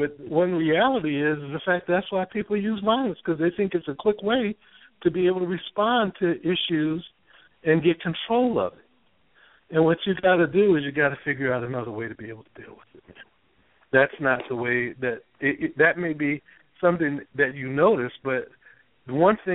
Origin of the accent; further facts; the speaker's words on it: Detroit, Michigan, United States; First of all, I'm from Detroit.